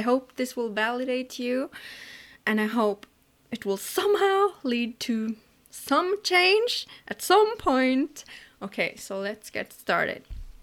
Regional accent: Norway; English is a second language; I'm from Norway. I'm almost 30.

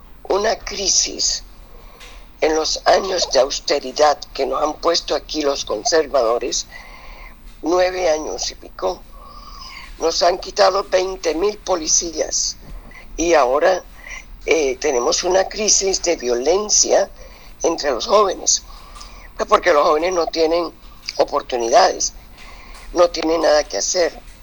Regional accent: Barranquilla, Atlántico, Colombia; otra vez a obtener mis raíces barranquilleras. Pasé unos años allá, deliciosos, encantada de regresar a mi tierra.

